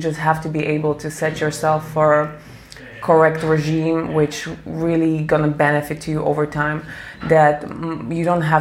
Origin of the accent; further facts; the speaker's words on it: Slovakia; I'm from Slovakia, I'm 29 years old.